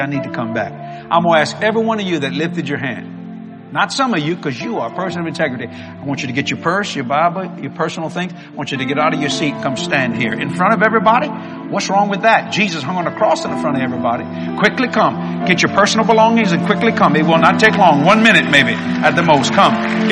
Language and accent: English; Louisiana, United States; I'm a Cajun. I'm proud of my heritage.